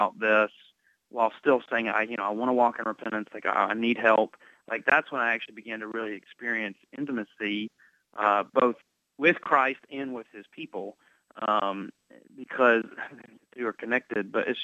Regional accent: South Carolina, United States; please don't put me in my home state of South Carolina.

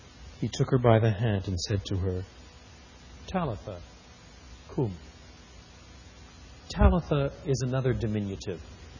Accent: United Kingdom; I'm British. I can get away with that. My mother was born in London, and my father was born in Northern Ireland

